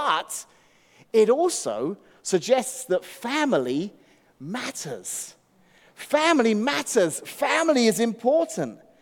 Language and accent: English; England, United Kingdom; now in Washington, United States; England. I grew up in England. So as a kid growing up in England, we had a lot of TV shows